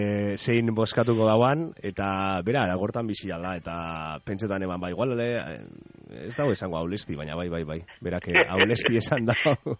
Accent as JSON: {"language": "Basque", "town": "Bilbao", "region": "Basque Country", "country": "Spain", "said": "Baina gu Bilbotarrak gara eta Bilbo ere gure gogozko herria da."}